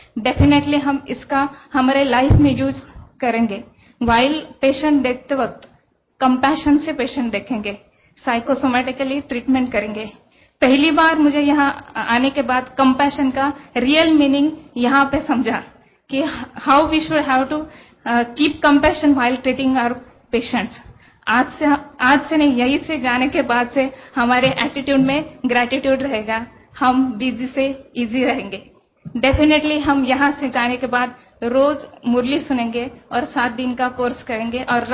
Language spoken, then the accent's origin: Hindi; Pune, Maharashtra, India; पुणे से आई हूँ। 12 साल से मैं एज अ गायनेकोलॉजिस्ट पुणे में प्रैक्टिस कर रही हूँ।